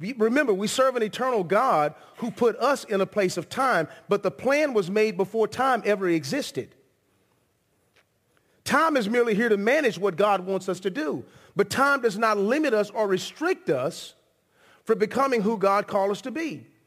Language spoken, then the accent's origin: English; Grand Prairie, Texas, United States; I'm from here in Arlington. I grew up here in Arlington. I grew up in Grand Prairie, but I went to school here in Arlington, Texas.